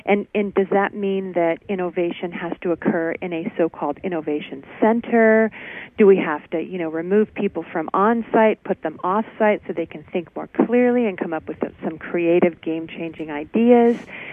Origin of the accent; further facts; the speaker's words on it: Hampton, New Hampshire, United States; now in San Diego, United States; I am, but I grew up in New Hampshire, so I'm familiar with New England.